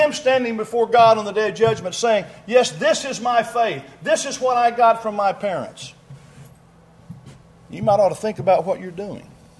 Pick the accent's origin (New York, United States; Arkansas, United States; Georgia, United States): Arkansas, United States; I grew up in Northeast Arkansas. I grew up in a family of five.